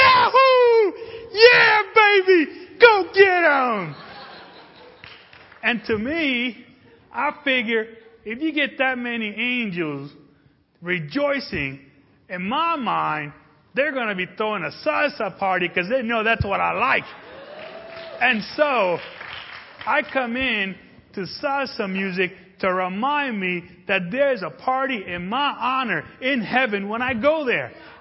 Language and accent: English; New York City, New York, United States; also born or lived in Puerto Rico; See, when I grew up in New York City, born in Puerto Rico, grew up in New York City, I really enjoyed salsa music.